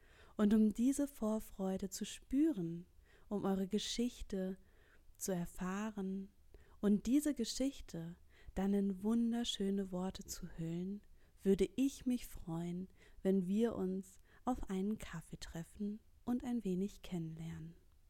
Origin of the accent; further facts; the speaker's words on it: Bielefeld, North Rhine-Westphalia, Germany; ich bin freie Rednerin aus dem wunderschönen Bielefeld. Ich bin geboren im Monat Mai im Jahr 1995.